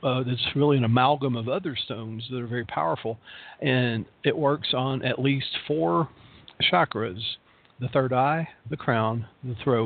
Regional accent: the South, United States; accent: Southern; hey, my southern accent is charming, warm, rich, and personable.

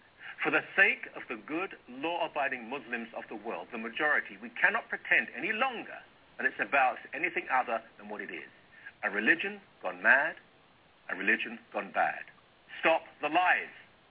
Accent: Ilford, London, United Kingdom; arrests were made in Ilford, my hometown. Now, boring it may be, but nobody is oppressed in Ilford.

